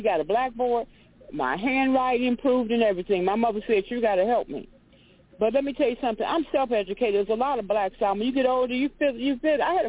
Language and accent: English; Robbins, Illinois, United States; You know, I'm from the Robbins area.